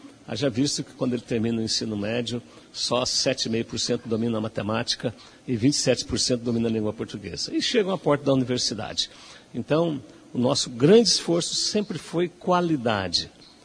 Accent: Maringá, Paraná, Brazil; aqui de Maringá, nascemos aqui, eu me criei aqui em Maringá

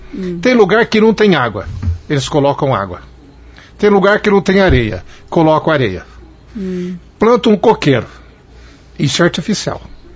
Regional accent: Maringá, Paraná, Brazil; Nós que somos aqui de Maringá, Maringá é o maior centro urbano do Vale do Rio Paraná.

